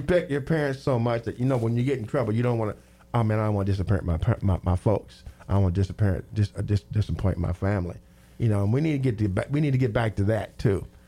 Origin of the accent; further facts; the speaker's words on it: Terrell, Texas, United States; when I went to high school, I went to four different high schools in my hometown, Terrell.